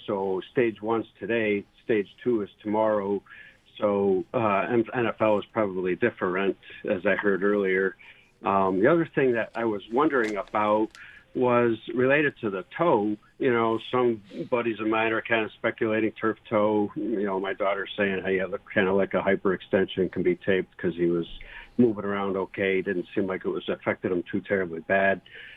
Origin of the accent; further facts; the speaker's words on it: Buffalo, New York, United States; now in Painted Post, United States; born and raised in South Buffalo, moved down here to Painted Post 30 years ago.